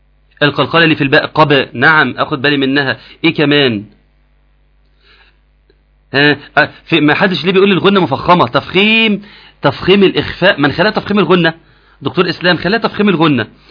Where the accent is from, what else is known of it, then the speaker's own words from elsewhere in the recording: Egypt; إحنا عندنا في مصر بنضمها، يقول لك إيه لو أنا مت